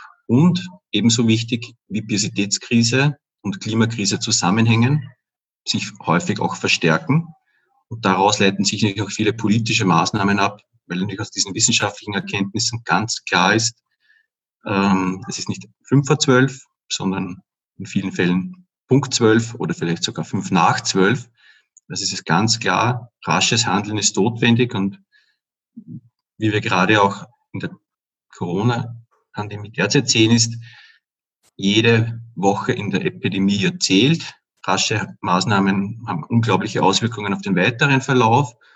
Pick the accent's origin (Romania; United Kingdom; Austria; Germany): Austria; Upper Austria; now in Vienna, Austria; Ich komme eigentlich aus Oberösterreich, bin halt vor etwa 20 Jahren, eigentlich schon über 20 Jahren nach Wien gezogen und lebe jetzt auch schon seit ziemlich vielen Jahren hier in Währing. Also ich fühle mich auch als Währinger.